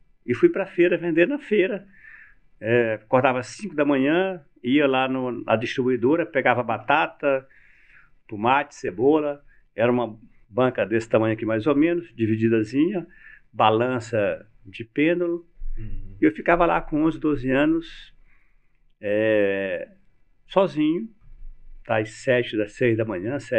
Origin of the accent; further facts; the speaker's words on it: Maranhão, Brazil; born there; eu nasci no interior do Maranhão. E o quarto do meu pai, onde eu nasci, porque eu nasci em casa naquela época, era atrás do comércio